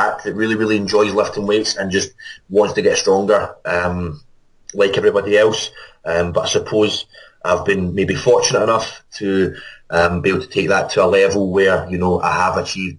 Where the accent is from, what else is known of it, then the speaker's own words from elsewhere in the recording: Glasgow, Scotland, United Kingdom; I am from Glasgow, Scotland.